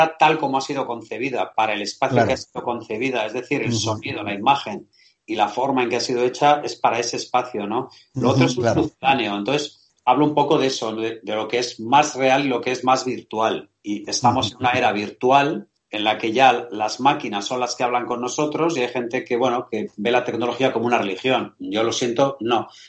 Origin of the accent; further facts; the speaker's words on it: Basque Country, Spain; Y eso lo digo yo en mi tierra, del País Vasco.